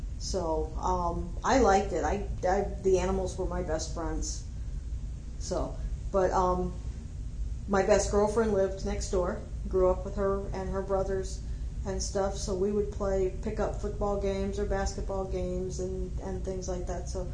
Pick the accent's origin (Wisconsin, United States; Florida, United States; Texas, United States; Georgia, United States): Florida, United States; North Miami; Hey, I was born in Miami, Florida, 1957, a very, very hot July.